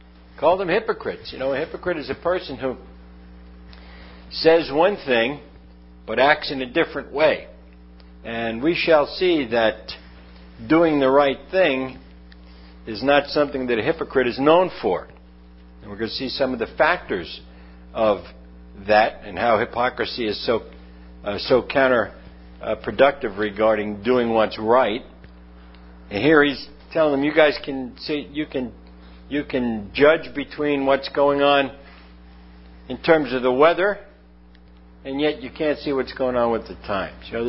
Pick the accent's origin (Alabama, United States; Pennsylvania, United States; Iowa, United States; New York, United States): New York, United States; St. Albans; born there; where I was born in St. Albans, Queens.